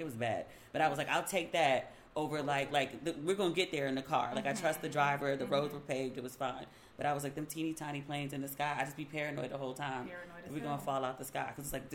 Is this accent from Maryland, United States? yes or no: yes; Maryland, United States; And I was like, sure, because I'm from Maryland. Like, you never turn down crab, especially if you're, like, you know, coastal water city.